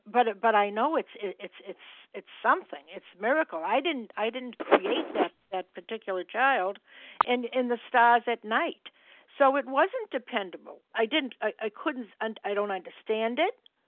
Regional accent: Massachusetts, United States; I'm from Massachusetts and a grateful, recovered compulsive overeater.

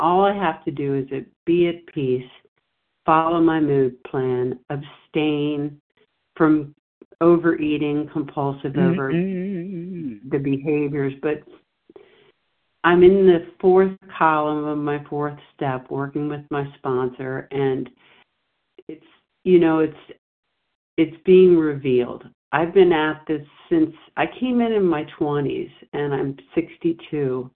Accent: Delaware, United States; I'm from Delaware.

